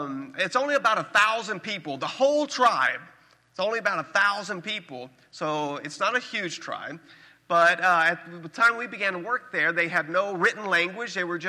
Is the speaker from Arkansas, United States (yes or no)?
yes; Arkansas, United States; Now, I'm from Arkansas, so I can't speak quickly, so you're going to have to listen quickly.